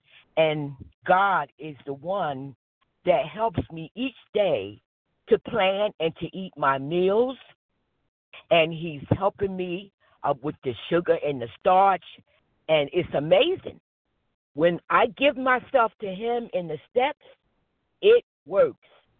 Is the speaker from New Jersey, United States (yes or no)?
yes; New Jersey, United States; Yeah, I'm from New Jersey. … I'm a recovery food addict.